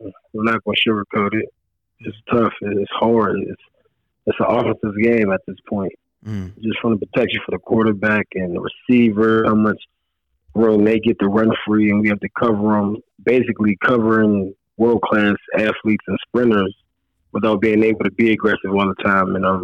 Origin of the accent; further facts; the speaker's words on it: Pittsburgh, Pennsylvania, United States; I mean, I'm from Pittsburgh, Randolph, but I'm Pittsburgh, Pennsylvania, man.